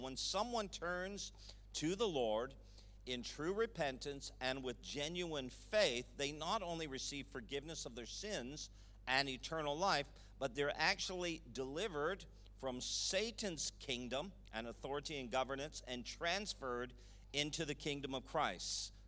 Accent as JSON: {"language": "English", "town": "Toronto", "region": "Ontario", "country": "Canada", "tie": "born or raised there", "said": "Where we are from, born and raised in Toronto, Canada, same thing. Canada is a nation of nations."}